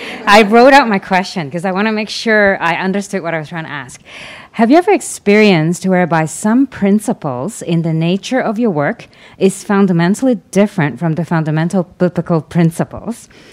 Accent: Toronto, Ontario, Canada; Toronto, Canada.

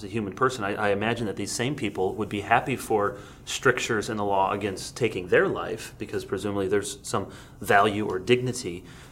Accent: United States; this is here as I'm thinking of as an American

